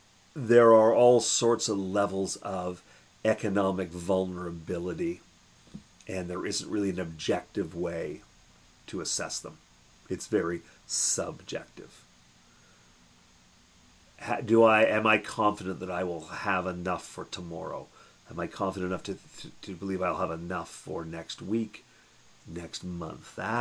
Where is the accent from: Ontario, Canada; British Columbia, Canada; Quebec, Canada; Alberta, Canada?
Ontario, Canada; Toronto; Look at you, little white child growing up in North Toronto.